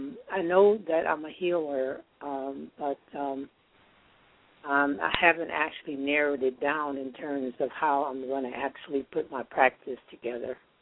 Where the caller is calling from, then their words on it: Colorado, United States; I'm calling from Colorado.